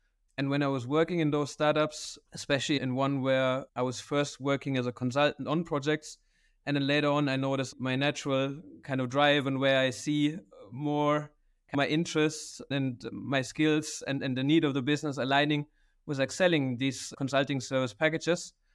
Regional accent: Karlsruhe, Baden-Württemberg, Germany; English is a second language; Where I come from, right? Where I grew up in Karlsruhe, you've been there.

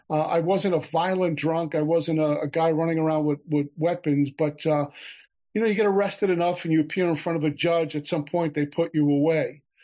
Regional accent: Brooklyn, New York, United States; now in Oklahoma, United States; drink at 14 years old on a street corner in Brooklyn, New York. You can tell by the way I speak, I'm not from Oklahoma. But Brooklyn, New York, that's what we did. We hung out on street corners and schoolyards.

